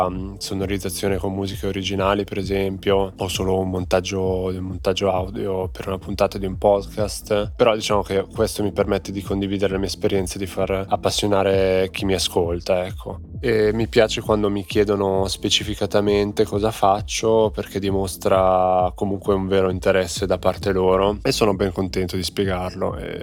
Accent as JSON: {"language": "Italian", "town": "Novi Ligure", "region": "Piedmont", "country": "Italy", "tie": "born or raised there", "also_born_or_lived": "Genoa", "said": "Sono nato a Genova nell'89, ma sono cresciuto a Novi Ligure, in provincia di Alessandria, nel Basso Piemonte."}